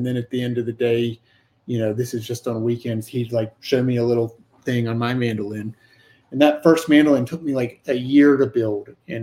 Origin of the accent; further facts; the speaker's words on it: Virginia, United States; Yeah, well, I grew up in Rockbridge County, Virginia, so that was an easy name to come up with.